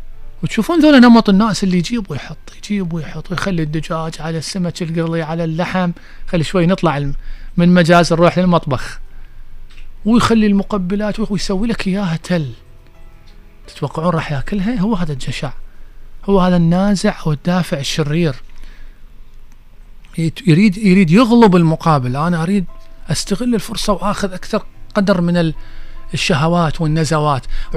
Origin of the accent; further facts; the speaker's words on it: Iraq; وهي هاي مشكلتنا الازليه هسه اللي عندنا في العراق